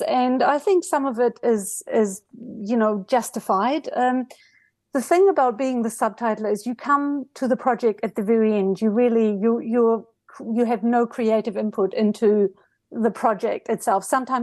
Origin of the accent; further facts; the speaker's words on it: Germany; now in New Zealand; I grew up in Germany. I came to New Zealand 40 years ago, and I'm very fluent in both languages.